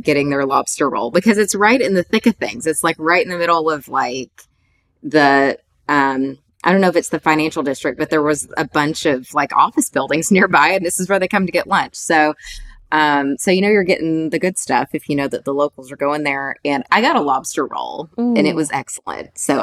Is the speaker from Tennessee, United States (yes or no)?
yes; Tennessee, United States; And my parents took us to Boston, and it was June, and we're from Tennessee, and it was so incredibly cold.